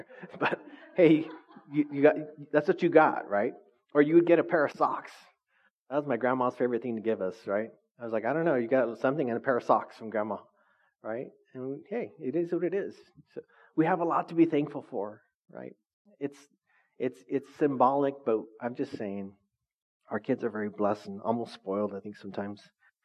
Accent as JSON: {"language": "English", "town": "Orange Cove", "region": "California", "country": "United States", "tie": "born or raised there", "said": "my brother and I, we grew up pretty poor. We grew up in Orange Cove."}